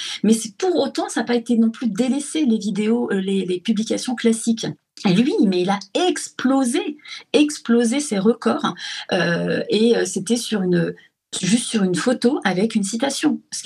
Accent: Bar-le-Duc, Grand Est, France; born there; Je suis née à Bar-le-Duc.

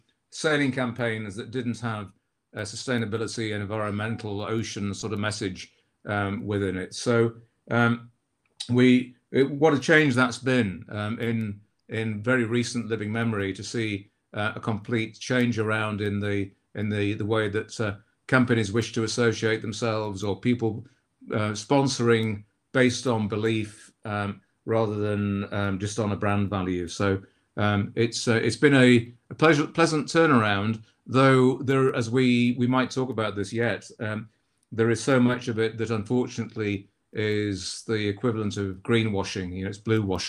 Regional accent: Scarborough, Yorkshire and the Humber, United Kingdom; my former family business was located in my hometown of in the northeast of England, in North Yorkshire, and a town called Scarborough

